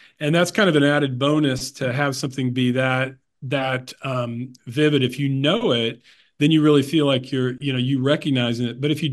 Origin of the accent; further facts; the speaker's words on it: Kansas, United States; Yeah, those were both memoir essays, and they were collections of essays about growing up in Southwest Kansas.